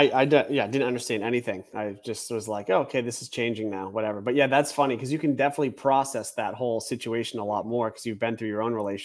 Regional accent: Maine, United States; Maine, all the way up in the northeast.

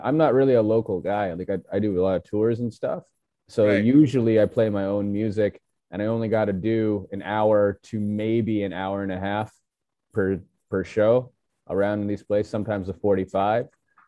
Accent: Canada; Okay, so basically, I'm from Canada, and I was born in Canada. My parents were also born in Canada, so I'm a third generation Chinese guy, right? My grandparents were from Macau, which is like basically it's China, right?

